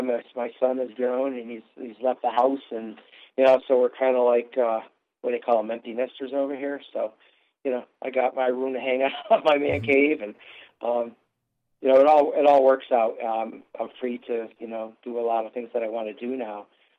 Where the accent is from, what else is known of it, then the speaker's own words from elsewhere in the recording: New England, United States; it's like, okay, I'm from New England. I should be a New England Patriots fan